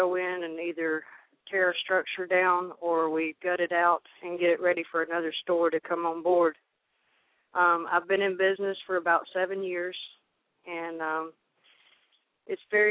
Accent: Cleveland, Georgia, United States; I'm from Cleveland, Georgia.

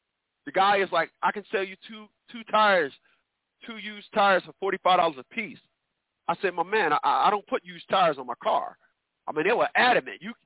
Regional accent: New Jersey, United States; now in Virginia, United States; And I'm from up north. I'm from New Jersey.

